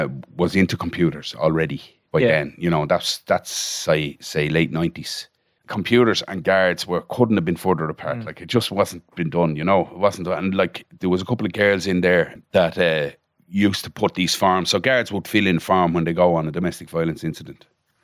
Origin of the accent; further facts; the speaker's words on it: Ashbourne, Leinster, Ireland; So I'm from Ashbourne in County Meath. My dad was a vet and we had a little bit of a farm going in Swords as well. So I'm Ashbourne, Swords, kind of South County Meath, North County Dublin. And went to school in Ashbourne and then secondary school in Vincent's.